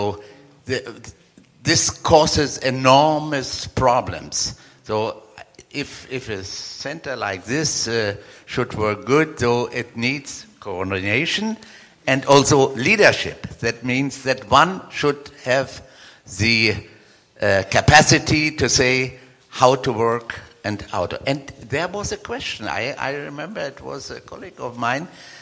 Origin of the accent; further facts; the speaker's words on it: Berlin, Germany; English is a second language; from Berlin, Germany.